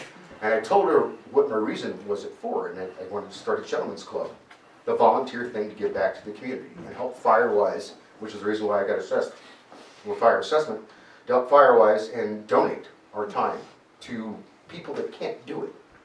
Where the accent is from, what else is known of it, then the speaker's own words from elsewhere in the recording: Virginia, United States; my wife and I grew up in Virginia, went to the same high school. We went to college in Virginia.